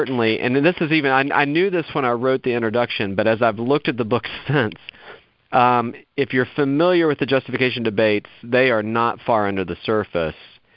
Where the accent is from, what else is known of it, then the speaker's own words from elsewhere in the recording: West Virginia, United States; born there; Yeah, I was born in West Virginia.